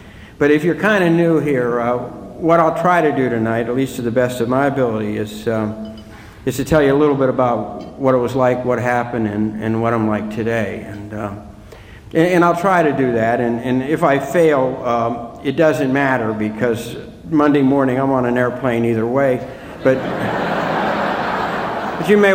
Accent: Ireland; I'm the second child, the eldest son, and I had nine brothers and sisters, and I'm Irish.

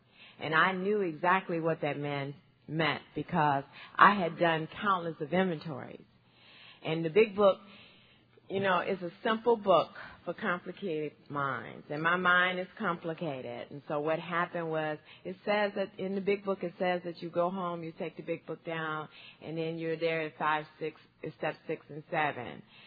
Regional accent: Los Angeles, California, United States; I'm from Los Angeles, California. I live in a community called Inglewood.

